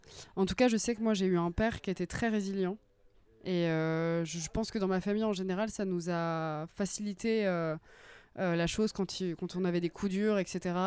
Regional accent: Le Havre, Normandy, France; Mais parce que c'est ma ville natale, c'est ma ville de cœur. Je trouve qu'il y a vraiment matière à faire plein de choses visuellement. En plus, au Havre, c'est vraiment une ville que j'adore

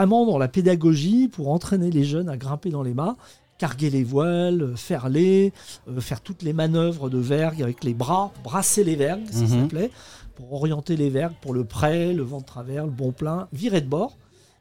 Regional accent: Alençon, Normandy, France; Eh bien, Normandie, mais il n'y a pas la mer. Ouais. Alençon.

